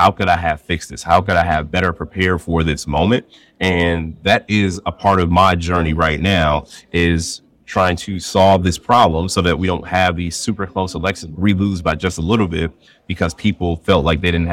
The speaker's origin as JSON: {"language": "English", "town": "Milwaukee", "region": "Wisconsin", "country": "United States", "tie": "born or raised there", "said": "Like I'm a product of the city. I was born in Milwaukee."}